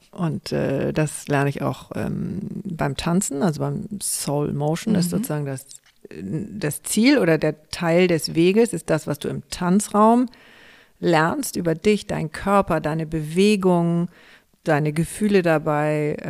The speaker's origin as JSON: {"language": "German", "region": "Hamburg", "country": "Germany", "said": "Ich finde es jetzt auch als Hamburgerin total schön"}